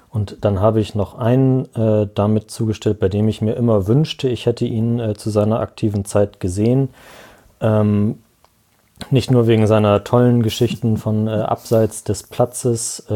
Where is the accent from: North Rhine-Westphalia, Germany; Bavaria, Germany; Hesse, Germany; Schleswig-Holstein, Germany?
Schleswig-Holstein, Germany; Henstedt-Ulzburg; ich bin in der Gemeinde Hennstedt-Ulzburg zur Schule gegangen. Das ist ein bisschen nördlich von Hamburg.